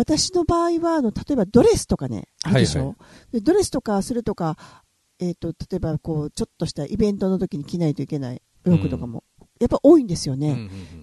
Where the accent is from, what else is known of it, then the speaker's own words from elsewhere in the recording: Hyogo, Japan; まあ、どっちかって私兵庫県なんですけどね、最近ちょっと大阪に近くなってきて